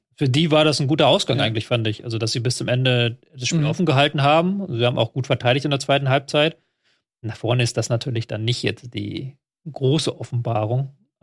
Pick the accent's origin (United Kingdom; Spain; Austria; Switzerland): United Kingdom; England; German is a second language; als Engländer dann sich über irgendwelche Ruhrpottstädte aufzuregen